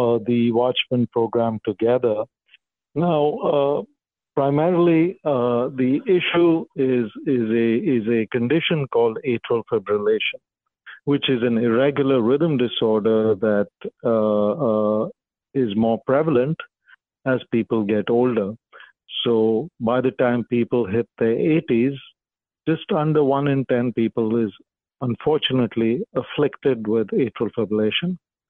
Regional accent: India; moved away as an adult; now in United States; I'm originally from India and got here in the mid-90s where I did my residency in Cleveland.

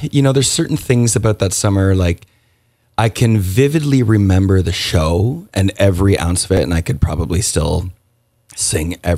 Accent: Ontario, Canada; I'm from Ontario, yeah.

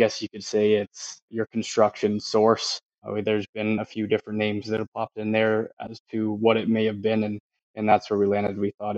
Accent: Canada; that helps us remember why we're Canadian and to help our neighbor.

